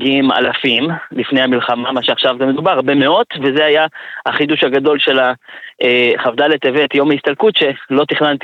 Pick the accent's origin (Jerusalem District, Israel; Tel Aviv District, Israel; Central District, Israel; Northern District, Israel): Jerusalem District, Israel; Jerusalem; אני יליד בירושלים, ילד טוב ירושלים.